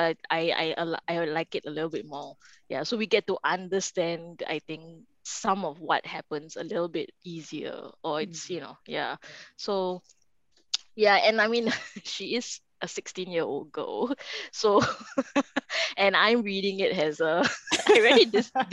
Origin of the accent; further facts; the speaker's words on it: Singapore; I'm from Singapore.